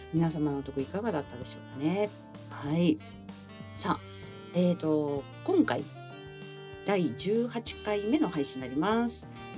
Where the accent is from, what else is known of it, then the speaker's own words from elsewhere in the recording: Koshigaya, Saitama, Japan; 私の地元の越谷市が一躍有名になりましてですね